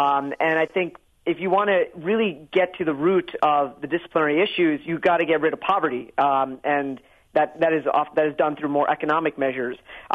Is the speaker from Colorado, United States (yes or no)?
no; New York, United States; I think for example, I'm from New York, and New York is probably the ground zero of the opting out of testing movement.